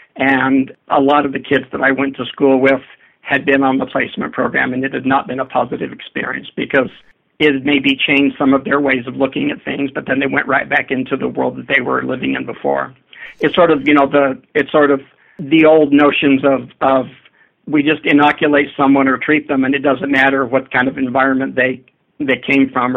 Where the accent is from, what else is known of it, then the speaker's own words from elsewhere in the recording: Arizona, United States; since I grew up in Arizona on the Navajo Reservation.